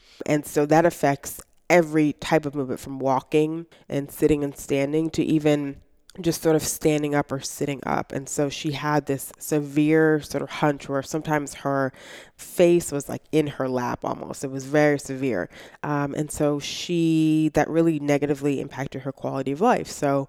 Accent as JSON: {"language": "English", "town": "Baltimore", "region": "Maryland", "country": "United States", "lives_now": "Pittsburgh, United States", "said": "So I came to Pittsburgh. I'm not originally from here. I'm from Baltimore, and came here to get a PhD at Carnegie Mellon in organizational behavior in 2009."}